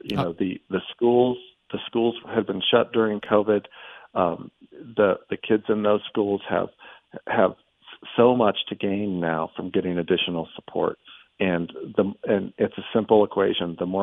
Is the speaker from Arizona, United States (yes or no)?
yes; Tucson, Arizona, United States; You know, Bill, I grew up in Tucson. But I moved away for college. I didn't come back for 26 years.